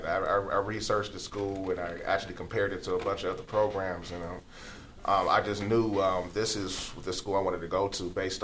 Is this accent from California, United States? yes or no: yes; Los Angeles, California, United States; I'm a Valley boy slash LA boy. You know, I was born in South Central LA.